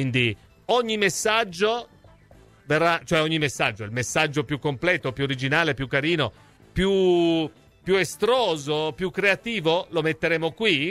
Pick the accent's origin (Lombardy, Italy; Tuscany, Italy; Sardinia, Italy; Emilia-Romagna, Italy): Tuscany, Italy; Livorno; Sono di Livorno, guai a voi se non mi parlate il dialetto livornese